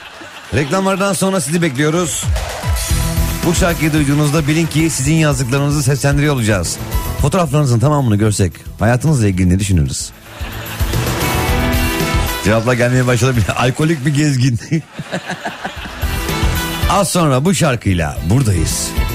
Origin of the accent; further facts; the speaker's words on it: Tokat, Turkey; Aynı da öyle diyoruz yani. Hmm. Tokatlıyız evet. Ama ya dadı falan yok bizim kültürümüzde.